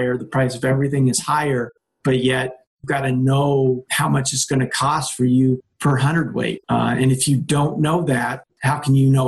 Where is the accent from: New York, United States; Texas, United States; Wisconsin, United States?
Wisconsin, United States; I'm being from Wisconsin, obviously seeing things firsthand is kind of eye-opening.